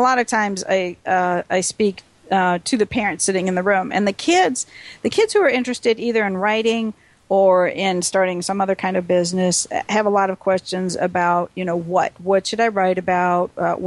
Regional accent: Wisconsin, United States; I'm really a Packer fan. Oh, I grew up in Wisconsin.

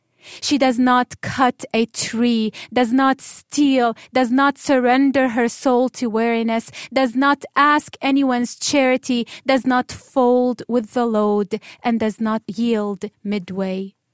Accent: Sweida, As-Suwayda Governorate, Syria; a poet from Sweida, my hometown in Syria.

